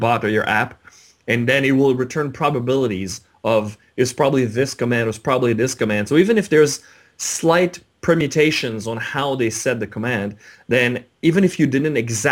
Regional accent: Canada; Well, I am Canadian.

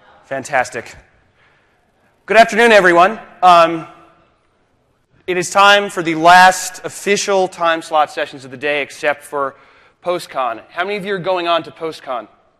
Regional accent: Boston, Massachusetts, United States; As I said, I am from Boston, Massachusetts. How many of you have never been to Boston?

